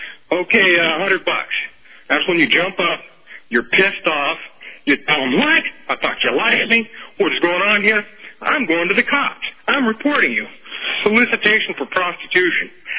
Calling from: New Jersey, United States; I'm calling from Jersey.

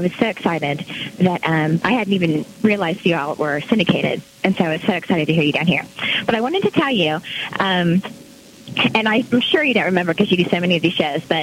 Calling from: South Carolina, United States; Oh, I'm in South Carolina.

